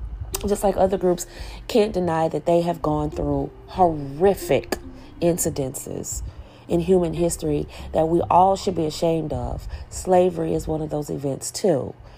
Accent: United States; As an American, I do want what's best for Americans, and I do think that we should stand by our allies.

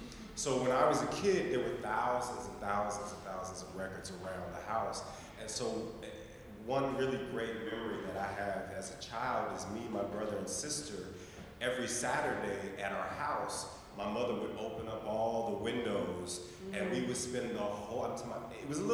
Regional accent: Atlanta, Georgia, United States; I am from Atlanta, Georgia. I'm an Atlanta native.

